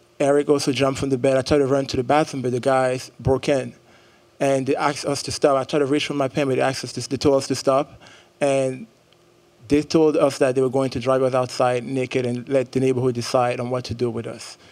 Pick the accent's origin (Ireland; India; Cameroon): Cameroon; moved away as an adult; now in United States; I'm 23 years old. I moved to the United States about 4.5 years ago for grad school, as she mentioned. I was born and raised in Cameroon, a country in Central Africa